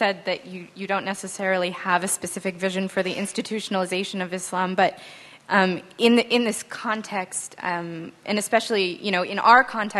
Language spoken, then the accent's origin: English; United States; And I guess I, as an American, you know, and I also desire to learn more about my religion, but I don't necessarily feel that there are institutions in my country